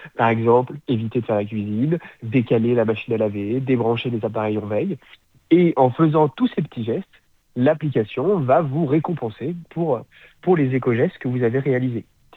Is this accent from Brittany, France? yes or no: yes; Brittany, France; moi je suis un petit breton, j'ai 26 ans